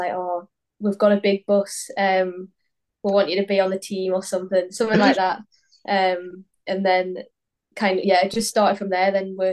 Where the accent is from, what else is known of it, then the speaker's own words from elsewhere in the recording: United Kingdom; But I'm British